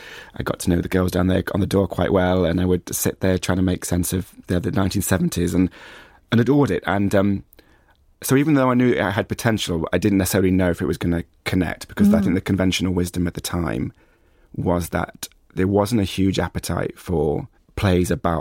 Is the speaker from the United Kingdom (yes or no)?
yes; East Midlands, United Kingdom; a bit like my growing up in North Nottinghamshire, which never sort of went down on one side or the other.